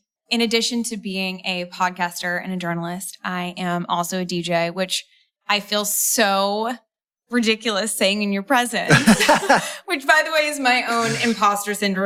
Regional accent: New York City, New York, United States; the only reason I got hired was because I grew up in New York City and got a fake ID the moment I found someone on Canal Street to print one for me.

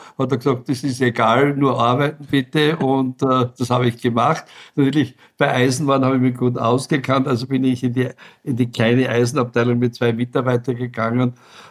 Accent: Styria, Austria; Ich komme ja aus der Südoststeiermark, also sehr nahe an der Grenze zu Ungarn und auch Slowenien.

